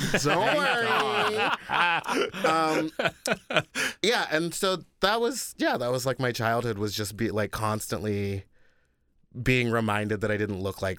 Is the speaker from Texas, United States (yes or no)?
yes; Texas, United States; And like, I grew up in Texas with an all white family.